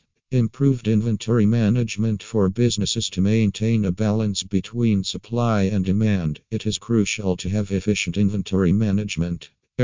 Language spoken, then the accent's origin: English; Pennsylvania, United States; from Pennsylvania and USA.